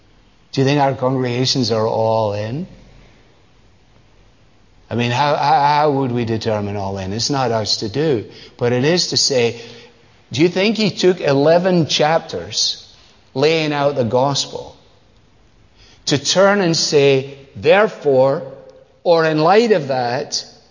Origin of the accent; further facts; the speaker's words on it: Scotland, United Kingdom; As a Scotsman, it goes against my grain.